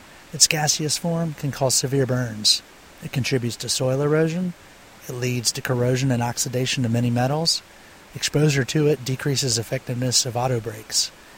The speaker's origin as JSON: {"language": "English", "town": "Alleghany County", "region": "Virginia", "country": "United States", "tie": "born or raised there", "said": "Growing up in Allegheny County, Virginia, along the West Virginia border, many of my formative experiences came on rivers and creeks"}